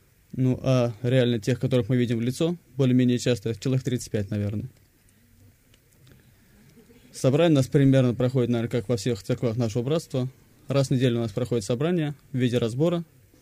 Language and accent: Russian; Moscow, Russia; я из Москвы.